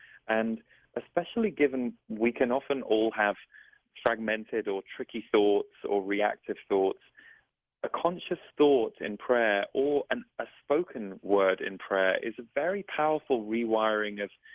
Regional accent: United Kingdom; I'm also British

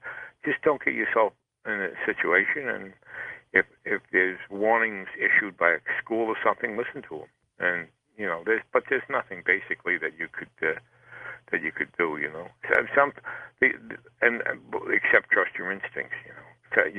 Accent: Huntington, New York, United States; ordered him to go out to Huntington, Long Island, my hometown

